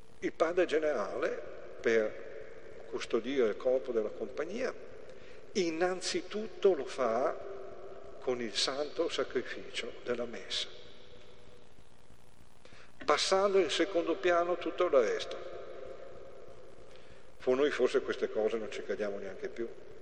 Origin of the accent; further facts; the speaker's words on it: northern Italy, Italy; né io né Donato siamo romani. Io ovviamente sono del nord.